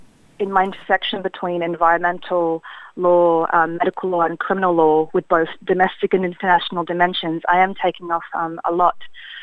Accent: Sydney, New South Wales, Australia; my father is from England in a small town called Tiverton. I was born in Australia, grew up in Western Sydney

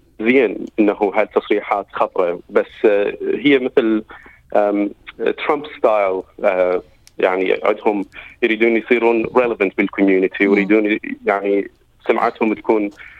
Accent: Iraq; now in Australia; في هالبلد أنا جيت مع عائلتي 2003 كلاجئين. فألكسندر دانر يريد يقول لي لازم ترجع إلى بلدك، مثلا بلدي العراق

